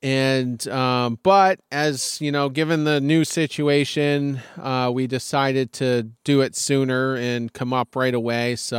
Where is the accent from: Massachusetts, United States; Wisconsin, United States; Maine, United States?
Maine, United States; I am up in my home state of Maine.